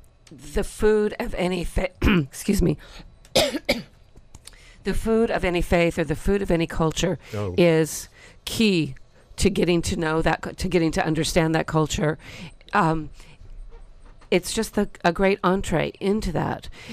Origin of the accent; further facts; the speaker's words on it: Sebastopol, California, United States; the bread vendor at the Sebastopol Market, which is my hometown market.